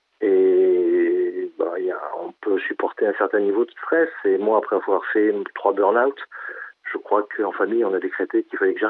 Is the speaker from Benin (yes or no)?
no; Fréjus, Provence-Alpes-Côte d'Azur, France; moved away as an adult; En fait, je ne suis pas natif de Fréjus, mais c'est quasiment ma ville natale.